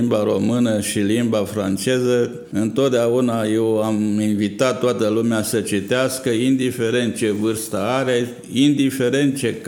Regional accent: Târgu Jiu, Gorj County, Romania; Fiind născut la țară, eu sunt de loc din Târgu Jiu, de lângă Târgu Jiu, și am crescut acolo. E foarte frumos la țară

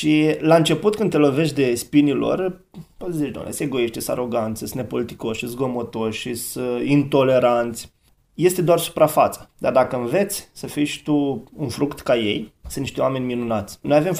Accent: Romania; born there; also born or lived in Israel; Eu iubesc țara din același motiv pentru care iubeam și Israelul, un pic mai mult pentru că e țara mea natală

